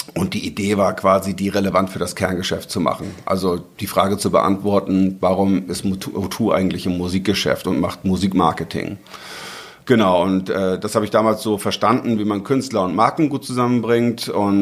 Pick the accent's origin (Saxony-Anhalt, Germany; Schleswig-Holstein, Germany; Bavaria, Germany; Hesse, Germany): Schleswig-Holstein, Germany; Morsum; Ich bin ja hier in Morsum aufgewachsen.